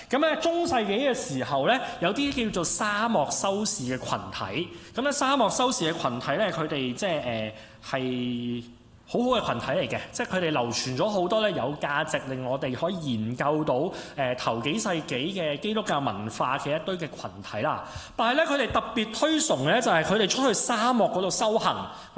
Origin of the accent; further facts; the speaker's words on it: China; 我哋中國人呢，我唔可以代表大家嘅，我係一個即係中國家庭長大嘅人。